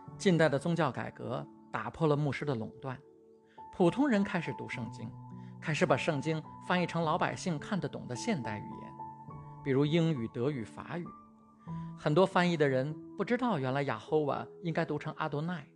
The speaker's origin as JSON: {"language": "Chinese", "country": "China", "said": "但是我们中国人用这个名字称呼神也有上百年历史了"}